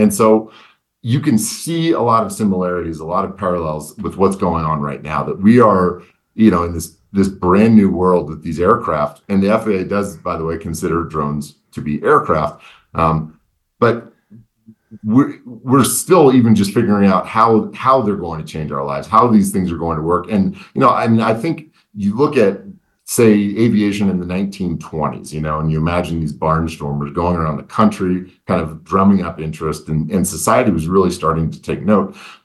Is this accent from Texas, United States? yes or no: no; Aurora, Colorado, United States; and I grew up in Aurora, and the first time I saw the Blue Angels was at an air show here in Denver